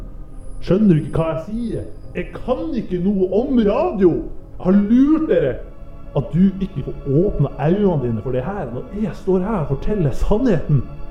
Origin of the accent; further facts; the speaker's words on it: Nordland, Norway; Jeg har det bra. Jeg er jo fra Nordland.